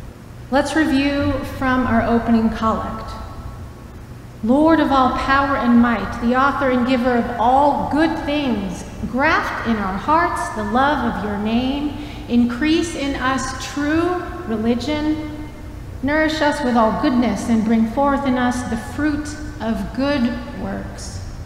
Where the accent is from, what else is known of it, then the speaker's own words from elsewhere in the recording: Baltimore, Maryland, United States; starting my life over in my hometown of Baltimore